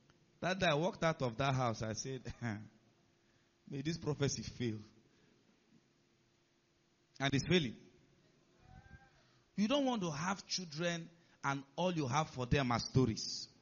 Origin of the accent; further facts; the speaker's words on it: Nigeria; If you are not Nigerian, as a Nigerian, you know.